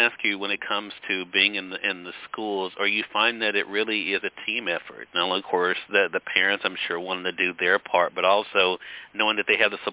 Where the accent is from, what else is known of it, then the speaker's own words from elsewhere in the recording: Mississippi, United States; We see a lot of that here in my home state of Mississippi when it comes to commercials.